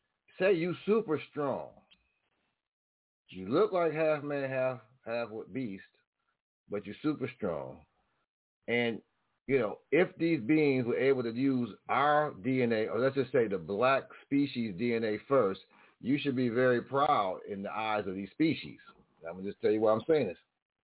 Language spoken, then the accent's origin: English; Buffalo, New York, United States; I'm from Buffalo.